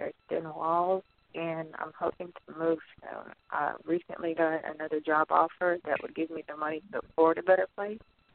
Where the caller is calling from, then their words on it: Kentucky, United States; Kentucky.